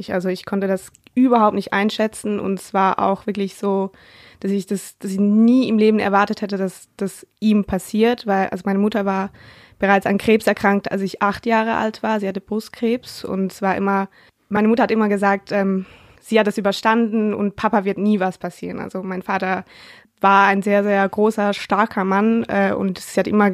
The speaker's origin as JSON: {"language": "German", "country": "Switzerland", "said": "Ich komme ja aus der Schweiz"}